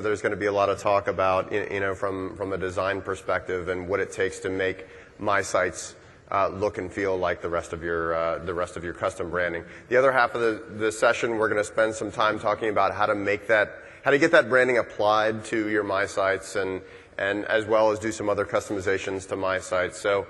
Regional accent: Orlando, Florida, United States; But I'm from Orlando, Florida in the United States, home of Walt Disney World.

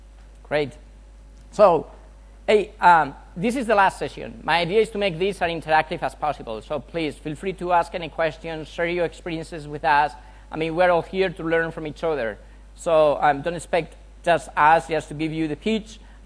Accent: Spain; I'm from Spain.

